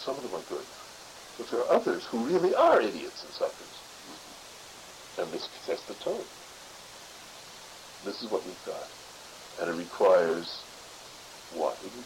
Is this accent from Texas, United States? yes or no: no; New York City, New York, United States; my father's an artist, but I was raised in the Bronx.